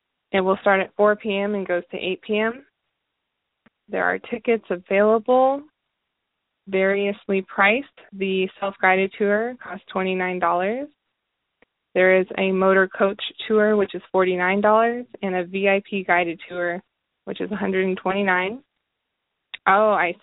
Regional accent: Desert Hot Springs, California, United States; And so personally, me, I grew up in Desert Hot Springs all my life.

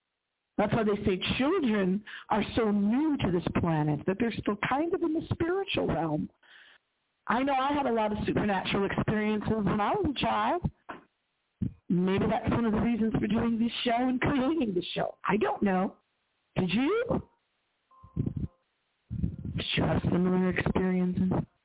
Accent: Cleburne, Texas, United States; He was coming to my hometown, Cleburne, and I just said about my Missing Time experience in that area many years ago.

